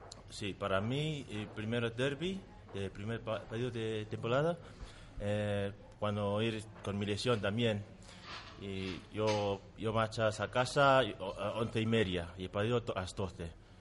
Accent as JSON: {"language": "Spanish", "country": "Tonga", "second_language": "Spanish", "lives_now": "Spain", "said": "soy de Tonga."}